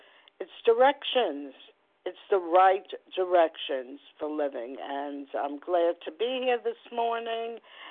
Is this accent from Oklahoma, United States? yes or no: no; New York, United States; I'm from New York.